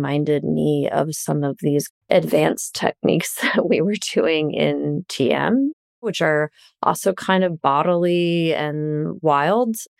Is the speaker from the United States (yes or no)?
yes; Iowa, United States; also born or lived in New York City, United States; And so we moved to Iowa in 1983 from New York City, just the three of us, my mom, my brother, and I. And I grew up there.